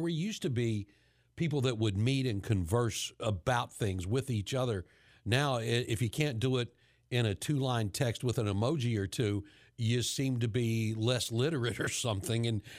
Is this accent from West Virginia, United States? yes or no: yes; West Virginia, United States; I'm originally from West Virginia. I go back to the home state a couple of times a year to see family and friends.